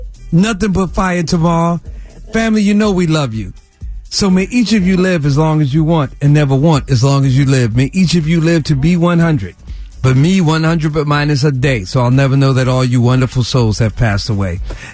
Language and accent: English; Newark, New Jersey, United States; welcome to my hometown of Brick City, Newark, New Jersey.